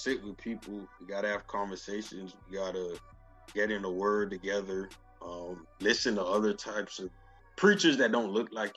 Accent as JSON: {"language": "English", "town": "Miami", "region": "Florida", "country": "United States", "tie": "born or raised there", "said": "I was born and raised in Miami, immigrant parents."}